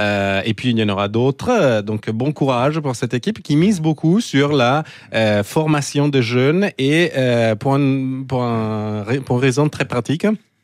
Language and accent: French; Italy; French is a second language; moved away as an adult; now in France; Je connais bien l'Italie parce que je suis italien, j'y ai vécu pendant 40 ans